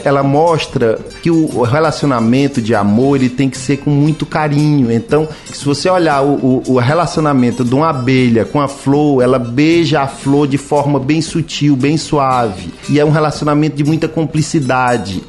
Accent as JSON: {"language": "Portuguese", "town": "Fortaleza", "region": "Ceará", "country": "Brazil", "tie": "born there", "said": "Minha mãe é de Pedra Branca, meu pai é de Monsenhor Tabosa. Eu nasci aqui em Fortaleza, mas visito uma vez ou outra, eu vou lá no interior."}